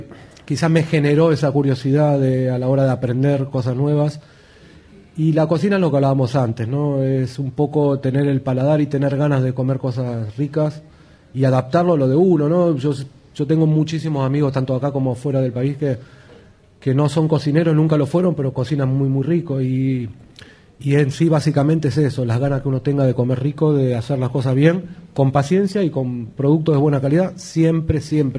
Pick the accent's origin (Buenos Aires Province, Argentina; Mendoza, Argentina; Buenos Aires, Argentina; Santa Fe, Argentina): Santa Fe, Argentina; Rosario; Aquí se hace una pizza como en Argentina, ¿no? Yo siendo argentino, rosarino, nos acostumbramos siempre a comer la pizza alta